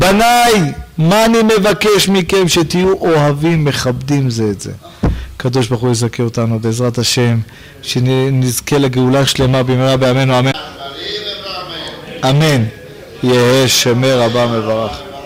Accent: Jerusalem, Jerusalem District, Israel; הייתי ילד, גדלנו בשכונת בית וגן בירושלים.

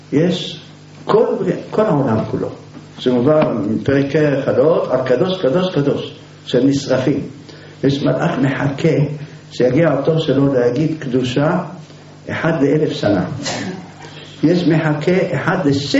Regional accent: Jerusalem, Jerusalem District, Israel; אתם קרובים לים, אנחנו הירושלמים רואים ים מתבלבלים

